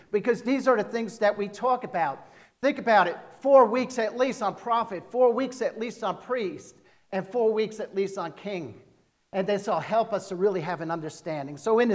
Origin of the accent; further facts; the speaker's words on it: New Jersey, United States; accent: Jersey; sometimes I get talking quick, if I'm from Jersey, sometimes I'll get that Jersey talk coming in.